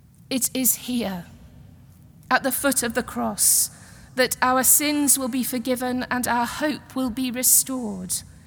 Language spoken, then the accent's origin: English; England, United Kingdom; please note I am English and it is in my DNA to quote William Shakespeare.